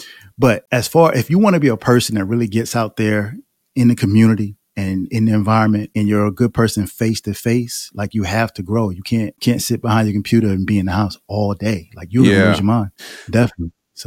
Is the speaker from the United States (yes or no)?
yes; Florence, South Carolina, United States; Yeah. Born and raised in Florence, South Carolina.